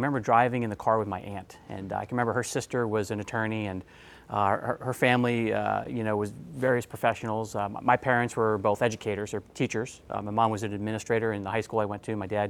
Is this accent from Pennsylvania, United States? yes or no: no; New York, United States; I grew up in New York, right? Not New York City, but north of New York.